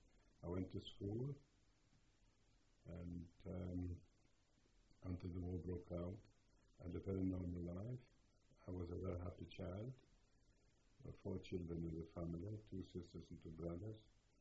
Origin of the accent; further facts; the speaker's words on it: Sieradz, Łódź Voivodeship, Poland; born there; English is a second language; I was born in Poland, a town called Sieradz in central Poland, near Łódź, near the town of the city of Lodz.